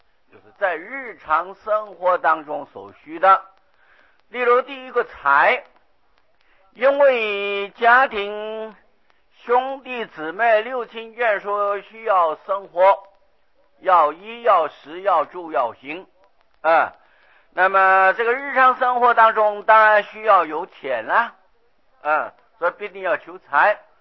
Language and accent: Chinese; China; 那么普通一般人在我们中国人的习惯是吃三餐了啊。